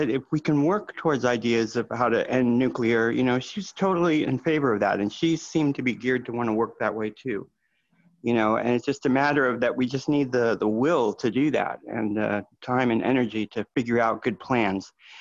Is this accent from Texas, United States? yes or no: no; San Jose, California, United States; I've explained I'm originally from San Jose.